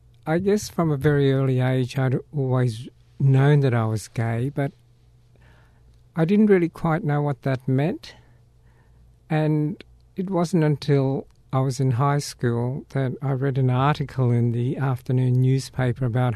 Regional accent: Dimbula, Queensland, Australia; I was rather isolated in growing up in North Queensland.

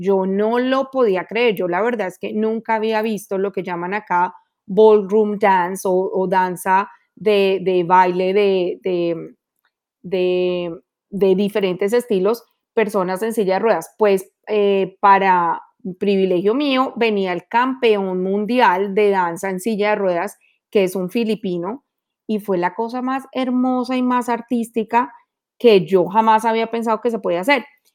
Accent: Colombia; Yo soy colombiana y en Colombia, pues la danza hace parte de nuestra cultura, de nuestra sangre.

